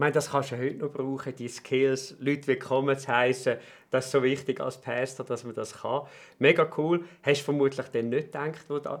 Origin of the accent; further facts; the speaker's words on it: Switzerland; Und als Schweizer ist es natürlich für uns am authentischsten, wenn wir es auf Schweizerdeutsch machen können.